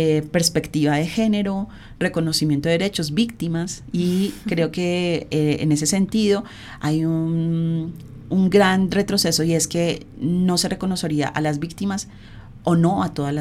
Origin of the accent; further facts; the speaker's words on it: Colombia; Este dolor de como colombianos que tenemos al cerrar la puerta